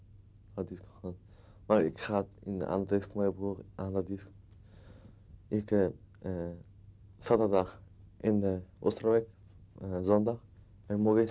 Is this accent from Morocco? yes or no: yes; Morocco; now in Austria; Ik zeg, ik ben Marokkaans.